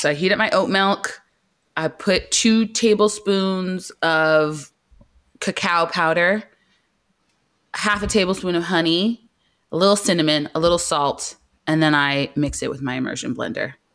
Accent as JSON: {"language": "English", "region": "California", "country": "United States", "tie": "born or raised there", "said": "No, I grew up in Southern California. So my parents met in New Haven, Connecticut, moved to Chicago, and then moved to California. And that's where I grew up."}